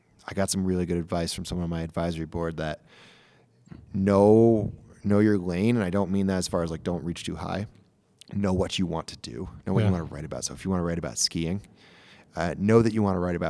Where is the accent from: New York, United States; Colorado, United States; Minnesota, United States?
New York, United States; I'm a kid from upstate New York. I'm from the Adirondacks.